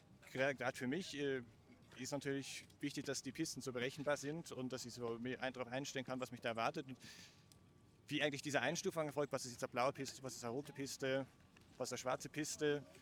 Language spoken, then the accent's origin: German; Berlin, Germany; Ich komme aus Berlin eigentlich